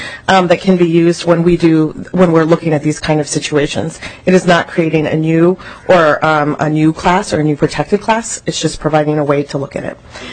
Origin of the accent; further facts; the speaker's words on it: New Mexico, United States; now in Minnesota, United States; As you've heard me talk about, I was born and raised in New Mexico. This Minnesota is my home, but I was born there, and that's one of the many reasons why this bill is so personal to me.